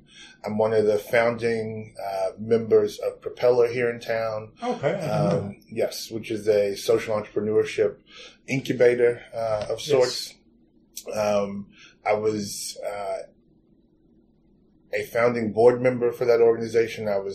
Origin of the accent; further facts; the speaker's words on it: Galveston, Texas, United States; now in New Orleans, United States; So I am originally from Galveston, Texas, so I'm not a native New Orleanian, although New Orleans gets in your blood and in your soul.